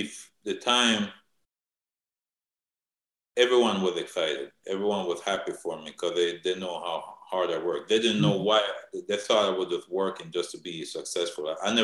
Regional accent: Freeport, New York, United States; My father used to fly down from New York because I grew up in Freeport, Long Island, and all my family lived there as well.

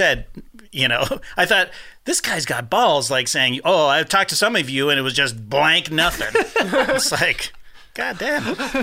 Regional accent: Canada; We're Canadian.

